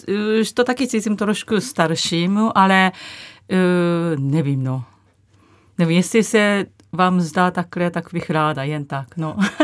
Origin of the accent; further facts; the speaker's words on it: Kurashiki, Okayama, Japan; Czech is a second language; also born or lived in Amagasaki; Já jsem se narodila blízko Kobe, Amagasaki se jmenuje, ale já říkám normálně Kobe, a tam jsem se narodila, ale ještě mě nebylo asi rok potom, my jsme se stěhovali Kurashiki. Uh-huh. To je takové starší město a malinkatý